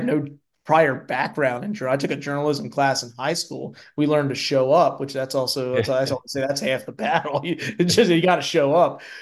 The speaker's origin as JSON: {"language": "English", "town": "Baltimore", "region": "Maryland", "country": "United States", "tie": "born or raised there", "said": "I told you I grew up in Baltimore City. I live in Maryland."}